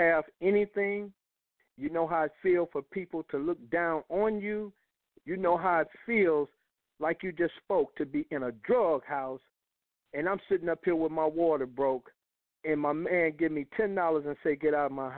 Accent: Detroit, Michigan, United States; You know, I'm from Detroit

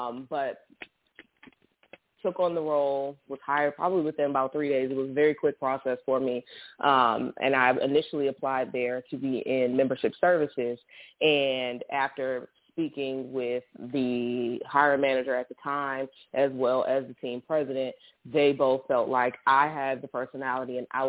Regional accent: Washington, District of Columbia, United States; From there, I chose to continue my education where I moved back home. I am from Washington, D.C.

